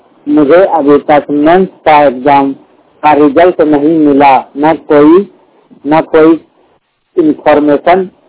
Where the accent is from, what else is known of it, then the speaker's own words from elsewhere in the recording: Boriya, Bihar, India; ग्राम बोरिया पोस्ट सनौला जिला भागलपुर में बिहार का रहने वाला हूँ।